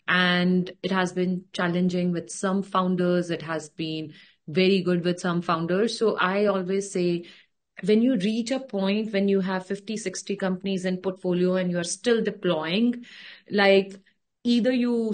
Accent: India; I've never experienced growing up in India, right?

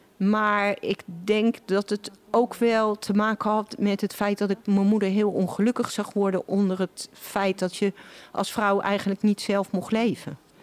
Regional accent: Utrecht, Netherlands; Ik ben geboren op de Oude Gracht, boven het café van mijn oma, de moeder van mijn vader. Maar daar heb ik maar een half jaar gewoond en toen zijn mijn ouders naar een keurige wijk in Utrecht verhuisd.

